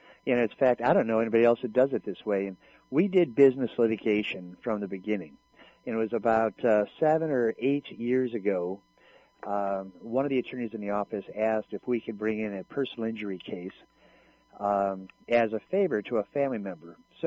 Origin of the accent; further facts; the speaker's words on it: Chicago, Illinois, United States; moved away as an adult; now in Los Angeles, United States; Well, you know, I'm from Chicago, and I came to California to go to law school.